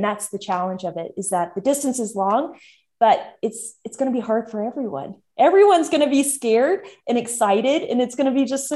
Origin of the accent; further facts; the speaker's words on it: Alaska, United States; I wasn't expecting that because I'm from Alaska, also a northern place.